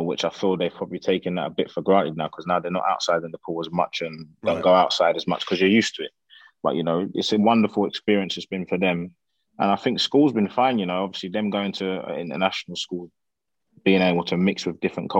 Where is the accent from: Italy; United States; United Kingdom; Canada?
United Kingdom; England; him to do well, as obviously me being an Englishman, a man that's managed out there, he's well renowned there, to come and do well